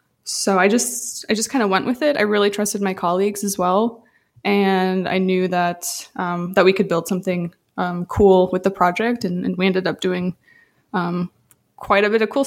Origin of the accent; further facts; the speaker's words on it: Midwest, United States; I grew up in the Midwest. My dad's a mechanic.